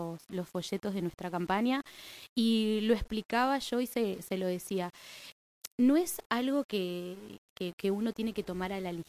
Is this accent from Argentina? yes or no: yes; Tierra del Fuego, Argentina; estoy dispuesta a pelear por mi pueblo, estoy dispuesta a pelear por mi tierra, estoy dispuesta a pelear por mis aguas y sobre todo por los intereses de todas y todos los fueguinos